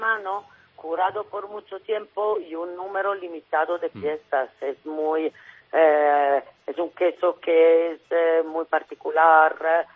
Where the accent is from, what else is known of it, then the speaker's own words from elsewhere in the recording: Emilia-Romagna, Italy; born there; Spanish is a second language; En mi región, donde yo nací, que la región que se llama Emilia-Romagna, es una región que tiene la parte romaña, que es cerca del Adriático, y la parte Emilia, que es el interior. Hablamos del norte de Italia